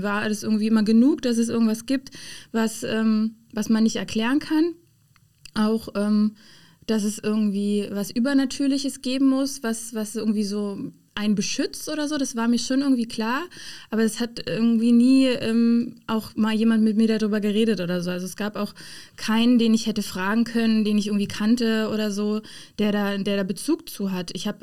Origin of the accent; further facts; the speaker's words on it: Eisenhüttenstadt, Brandenburg, Germany; Also ich bin 1989, tatsächlich schon ziemlich alt, geboren in Eisenhüttenstadt und vor 5 Jahren auch in eine Zelle gezogen. Und ja, da wohnen wir jetzt, also quasi in der Nähe von Eisenhüttenstadt mit meinem Mann, meinen beiden Kindern und unserem Hund